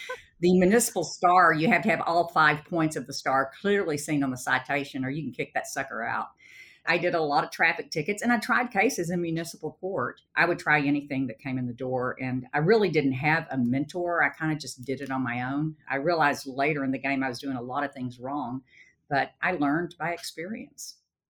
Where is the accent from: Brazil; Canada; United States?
United States; Sherman; So I stayed in my hometown of Sherman, and I took the only job available